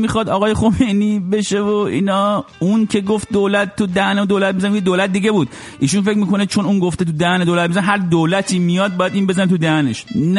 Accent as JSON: {"language": "Persian", "town": "Rasht", "region": "Gilan", "country": "Iran", "said": "خب منم اهل رشتم"}